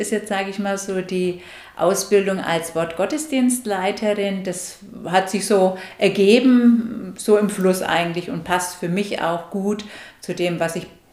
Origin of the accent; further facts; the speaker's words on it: Nuremberg, Bavaria, Germany; Bevor ich hier gelebt und gewohnt habe, ich komme ursprünglich aus Nürnberg, habe ich mich da schon auch kirchlich engagiert.